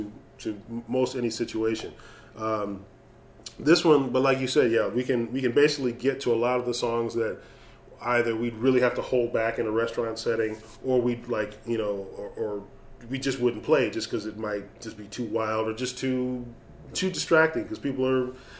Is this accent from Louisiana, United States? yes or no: no; Evanston, Illinois, United States; So I'm from Evanston, and you have, you know, I get to play the hometown hero there.